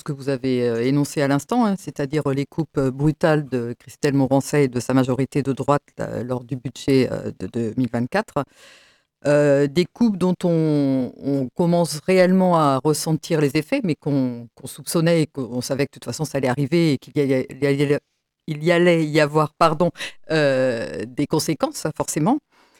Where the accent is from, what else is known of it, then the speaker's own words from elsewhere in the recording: Pays de la Loire, France; puisque moi je suis originaire de l'Homme, dans le Sud-Sarthe